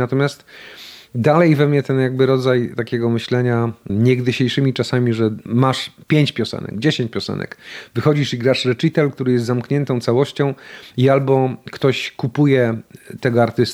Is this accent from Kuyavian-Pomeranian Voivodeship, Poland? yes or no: no; Greater Poland Voivodeship, Poland; born there; accent: Poznań; Ponieważ urodziłem się w Wielkopolsce, jak przyjeżdżałem do Małopolski, to pierwsze 2 dni były adaptacyjne. Czyli jak ktoś rozpoznał, że mówię innym akcentem, to dostawałem bęcki tak zwane za akcent